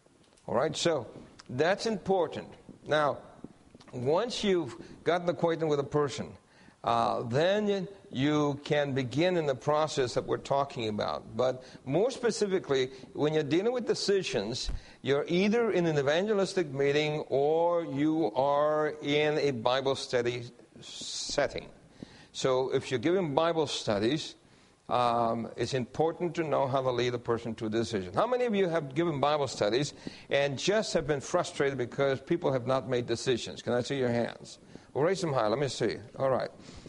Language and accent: English; Guam; I said, well, I'm from Guam also.